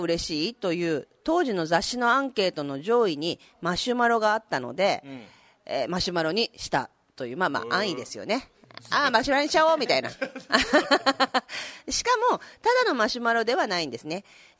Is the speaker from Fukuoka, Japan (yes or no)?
yes; Fukuoka, Japan; 私福岡出身なんでね、